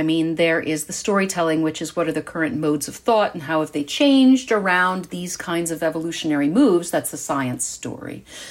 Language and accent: English; Atlanta, Georgia, United States; born there; I was born in Atlanta because my dad was a research psychologist, ran a lab down at Emory. They were from New York, but I was whelped there.